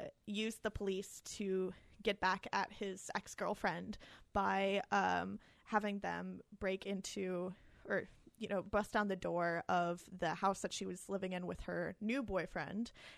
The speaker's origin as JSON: {"language": "English", "region": "Maryland", "country": "United States", "tie": "born or raised there", "said": "You know, I grew up in Howard County, so Mexican food, like, kind of mild, bland, Americanized Mexican food was my family's go-to."}